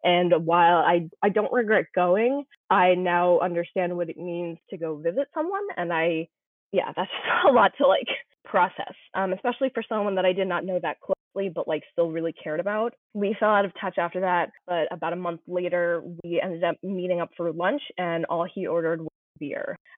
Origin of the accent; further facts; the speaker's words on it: New York, United States; Or especially growing up in New York